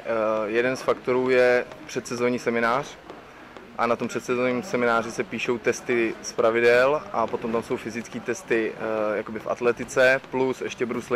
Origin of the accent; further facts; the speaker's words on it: Jablonec nad Nisou, Liberec Region, Czechia; Takže já jsem z Jablonce nad Nisou a tam i sloužím na centrální stanici. Sloužím tam od svých 20 let, to znamená 10 let